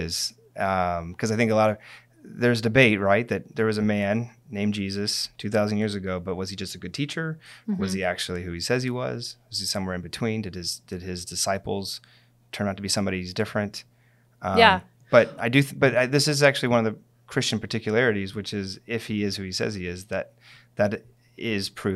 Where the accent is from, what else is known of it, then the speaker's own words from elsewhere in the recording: New York City, New York, United States; But if I'm, you know, I'm a New Yorker.